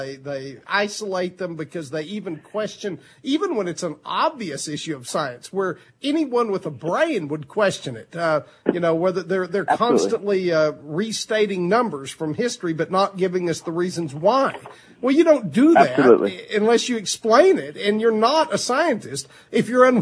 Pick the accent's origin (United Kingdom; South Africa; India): United Kingdom; England; now in United States; one of the things being a Brit, I wish you would tell people